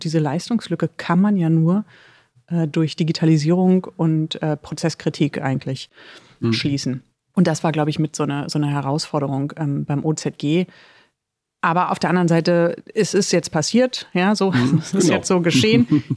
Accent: Berlin, Germany; Jetzt komme ich ja aus Berlin

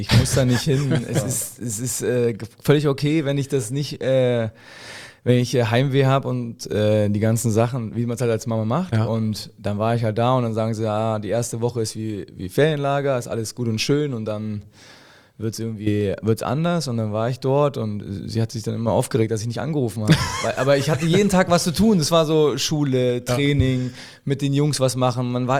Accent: Hoyerswerda, Saxony, Germany; born there; ich bin in Hoyerswerda geboren. Das ist so eine Stadt zwischen Dresden und Cottbus. So dazwischen, jeweils fast eine Stunde. Fährt man dahin, nahe der polnischen Grenze

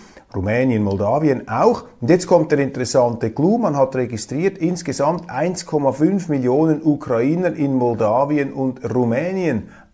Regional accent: Switzerland; die Indianer sind wir Schweizer.

